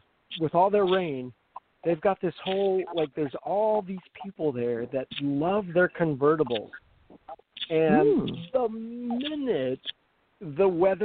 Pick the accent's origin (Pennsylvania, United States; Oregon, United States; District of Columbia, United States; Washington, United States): Oregon, United States; I grew up in Oregon where it was just on the west side, not the east side, the west side, where it was just like mostly just wet.